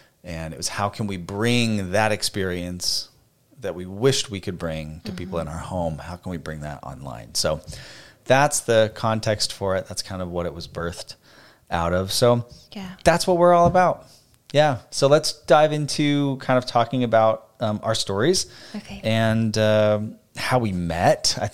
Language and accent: English; Phoenix, Arizona, United States; also born or lived in Boston; now in Nashville, United States; We are both born and raised in Phoenix, Arizona. We lived in Boston for a few years, and then we went back to Phoenix, and now we're in Nashville, and we've been in Nashville since 2019.